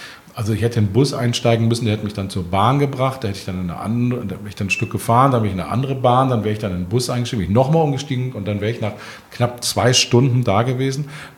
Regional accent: Bonn, North Rhine-Westphalia, Germany; Ich komme aus Bonn, gebürtig. Meine Heimatstadt und der ÖPNV, das ist eine tragische Geschichte.

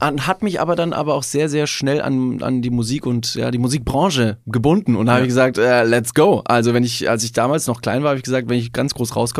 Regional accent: Bavaria, Germany; Also ich komme aus Bayern

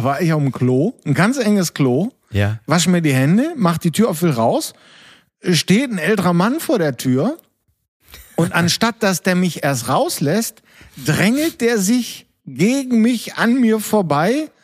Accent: Netherlands; ich bin Niederländer

